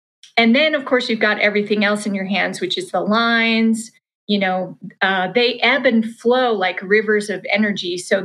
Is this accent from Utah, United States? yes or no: yes; Salt Lake City, Utah, United States; I grew up in Salt Lake City, Utah.